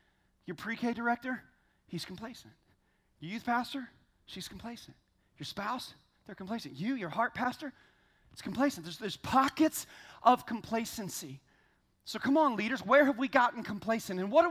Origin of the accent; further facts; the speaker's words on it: Florida, United States; I'm from Florida